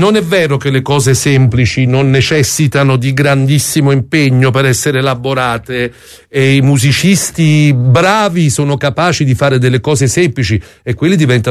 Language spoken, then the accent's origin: Italian; Calvi Risorta, Campania, Italy; Io sono di Calvi Risorta.